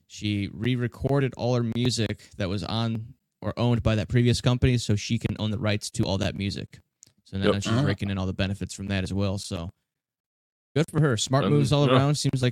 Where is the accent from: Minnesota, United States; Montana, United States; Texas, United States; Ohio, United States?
Ohio, United States; Cleveland Heights; born there; Cleveland Heights. I was born in Cleveland Heights. We represent.